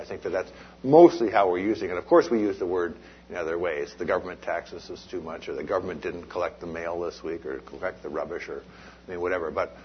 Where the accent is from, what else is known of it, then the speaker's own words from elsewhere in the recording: British Columbia, Canada; what kind of political community do we, as British Columbians, do we want?